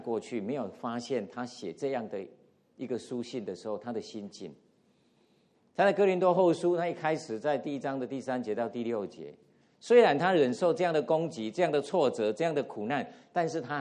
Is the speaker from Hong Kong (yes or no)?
no; Taiwan; 我从小就住在乡下，台湾的乡下